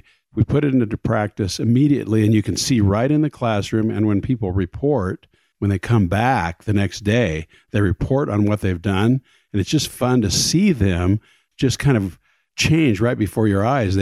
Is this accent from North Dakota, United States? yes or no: no; Bakersfield, California, United States; I'm from Bakersfield, California, and I grew up in a family that was actually not very active